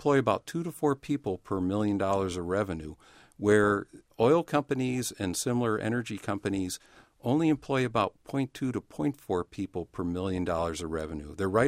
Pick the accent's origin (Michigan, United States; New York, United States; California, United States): Michigan, United States; Detroit; this was built in Detroit, and I'm a Detroit native. I was born in Detroit, so that tends to also feed into wanting a car manufactured there.